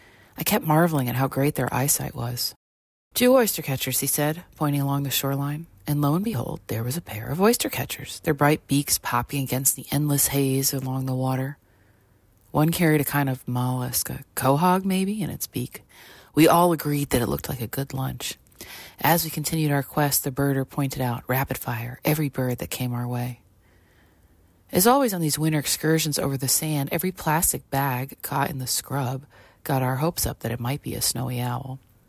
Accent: Provincetown, Massachusetts, United States; as it's the landscape that reminds me the most of Provincetown, my hometown.

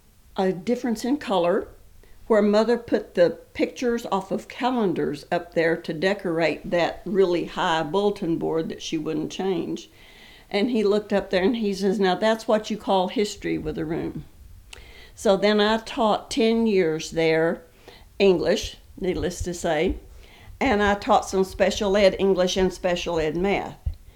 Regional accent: Texas, United States; I grew up in West Texas in a little rural area

